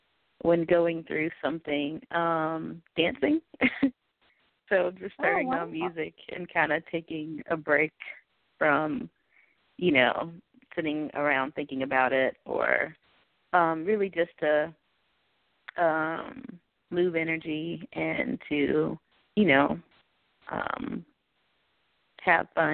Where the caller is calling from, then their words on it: Washington, District of Columbia, United States; I'm calling from Washington, D.C.